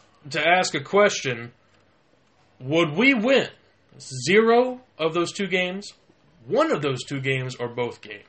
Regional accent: Cincinnati, Ohio, United States; We sit here and talk about it at home, and we're from Cincinnati.

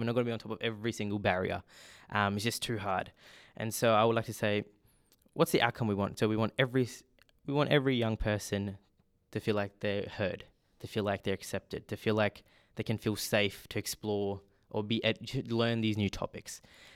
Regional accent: India; now in Australia; migrant, me being here for almost 17 years now, if I go to India, where my country of origin, they'll say I'm not Indian because I'm too Western. If I say I'm Australian here, traditionally, I'm not Australian.

